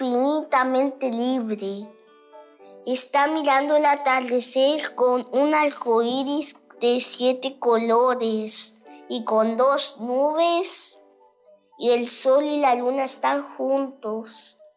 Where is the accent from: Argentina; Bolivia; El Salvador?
Argentina; Goya, Corrientes; soy de Goya Corrientes.